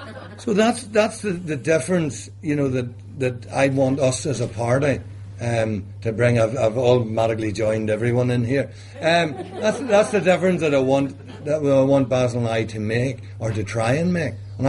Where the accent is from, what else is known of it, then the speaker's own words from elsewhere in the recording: Northern Ireland, United Kingdom; I want to be fit as a member and as someone born and bred in County Down.